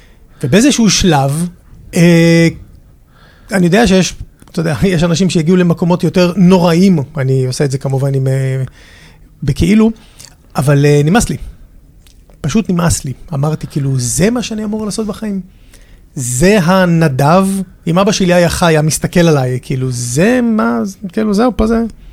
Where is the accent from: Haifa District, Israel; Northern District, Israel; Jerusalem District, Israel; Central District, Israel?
Northern District, Israel; Nahariya; now in Tel Aviv, Israel; ואז הגעתי לנהריה, אני מנהריה במקור, לא הסתדרתי כל כך בנהריה, כי לא, אז בתור ילד היו לי חלומות גדולים. ואז הגעתי לתל אביב